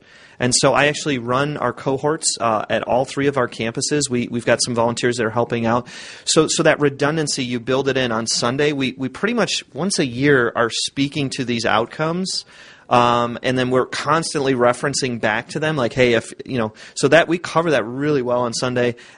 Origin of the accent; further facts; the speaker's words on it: Cleveland, Ohio, United States; also born or lived in Toledo; now in Buffalo, United States; I'm from Cleveland. I live in Buffalo. I went to school in Toledo, and I married a girl from Detroit.